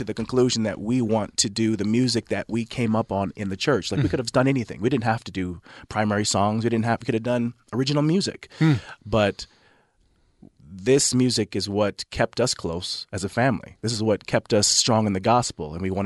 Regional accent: Las Vegas, Nevada, United States; Yeah. So we were raised in Las Vegas.

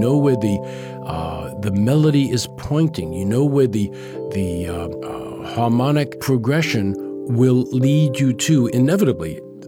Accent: New York, United States; excuse me, I come from New York.

